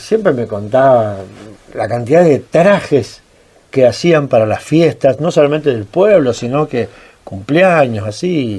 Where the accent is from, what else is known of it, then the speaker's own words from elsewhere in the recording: Vila, Santa Fe, Argentina; born there; Nací en Vila, sí.